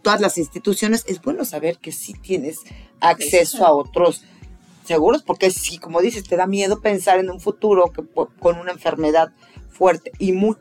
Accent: Mexico; Y después que podemos tener como mexicanos ese derecho

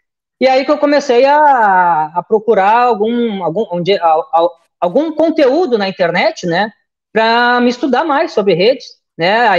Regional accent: Porto Alegre, Rio Grande do Sul, Brazil; Eu sou de Porto Alegre, no Rio Grande do Sul

